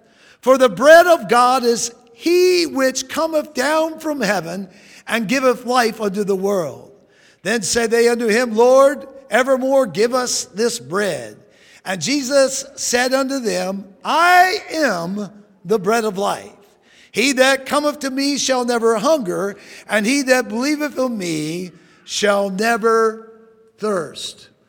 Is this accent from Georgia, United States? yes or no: yes; Atlanta, Georgia, United States; born there; My family was all born in Maryland, and I was born in Georgia during a revival in Georgia, in Atlanta, Georgia.